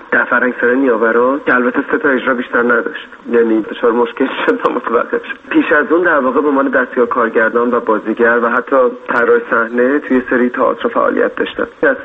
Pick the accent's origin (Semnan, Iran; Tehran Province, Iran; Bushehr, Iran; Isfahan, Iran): Tehran Province, Iran; Tehran; من در تهران به دنیا آمدم و همونجا هم تحصیل کردم در رشته تئاتر از حوالی سال 1374.